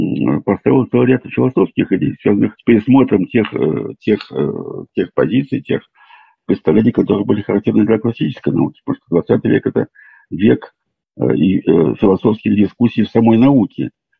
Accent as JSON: {"language": "Russian", "region": "Moscow", "country": "Russia", "tie": "born there", "said": "я родился в Москве сам уже в 32 году. Вот так что вот мама и папа, они выходцы из Владимирской области, оба из разных."}